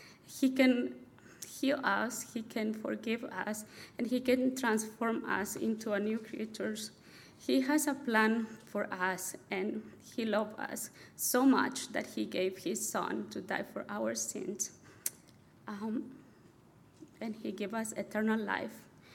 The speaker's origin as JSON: {"language": "English", "country": "Guatemala", "said": "and I'm from Guatemala."}